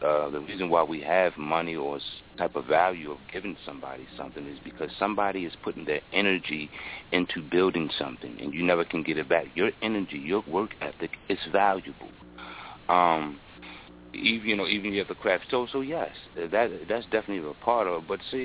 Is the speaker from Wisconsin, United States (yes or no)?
no; Baltimore, Maryland, United States; And I come from Baltimore, and unfortunately, we had police shootings.